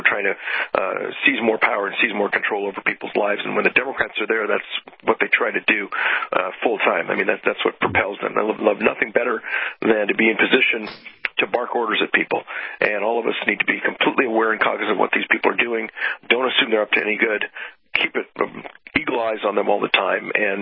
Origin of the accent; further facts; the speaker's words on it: Los Angeles, California, United States; And I grew up in California, and when I was a kid in Southern California, Los Angeles, the government school system was spectacular.